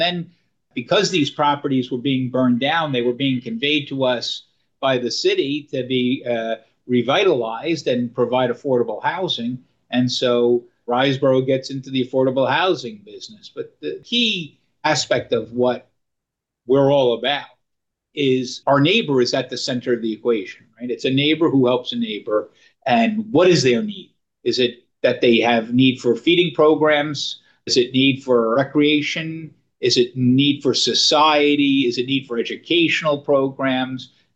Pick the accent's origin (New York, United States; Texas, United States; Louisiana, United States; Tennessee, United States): New York, United States; Queens; now in Brooklyn, United States; I grew up in Jackson Heights, Queens, and Flushing, but I lived most of my adult life in Brooklyn.